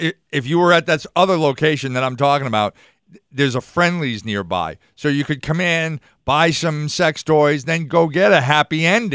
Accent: Enfield, Connecticut, United States; and I grew up in Enfield, and Bookends has been there since I was a kid.

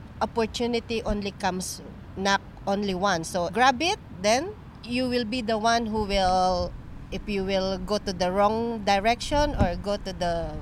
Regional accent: Luzon, Philippines; moved away as an adult; now in Hong Kong; I came from Luzon. The first time I came here in Hong Kong, it was August. I was only 24 years old then.

